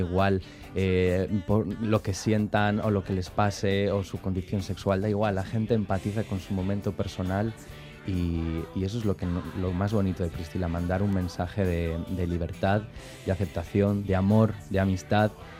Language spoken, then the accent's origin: Spanish; Galicia, Spain; Yo soy de Galicia